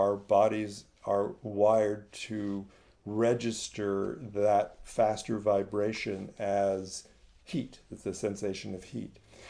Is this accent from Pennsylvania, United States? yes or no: no; California, United States; It's very different than, when I grew up in California, I used to see, smog, and, I couldn't see the mountains across the bay and all that.